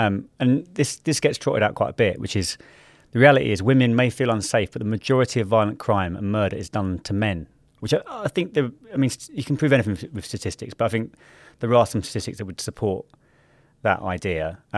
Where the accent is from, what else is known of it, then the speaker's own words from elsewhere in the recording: London, United Kingdom; growing up in South London in, like, the early 2000s.